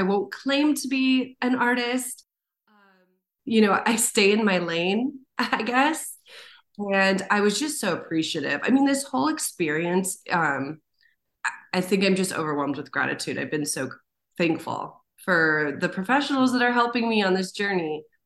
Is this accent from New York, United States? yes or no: no; Long Beach, California, United States; also born or lived in Boston; now in Seattle, United States; And I live in Seattle, Washington now, but I was born in Boston and then I grew up in Long Beach, California.